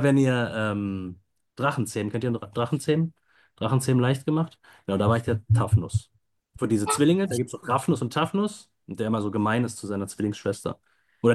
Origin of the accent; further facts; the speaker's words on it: Berlin, Germany; Ja, ich komme aus Berlin, bin hier auch zur Schule gegangen, hier geboren und aufgewachsen.